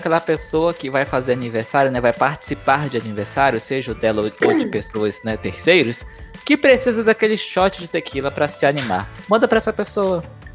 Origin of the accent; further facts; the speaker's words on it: Manaus, Amazonas, Brazil; Eu falo assim, brincando, ah, eu vim da Amazônia, é outro país. É literalmente outro país, gente.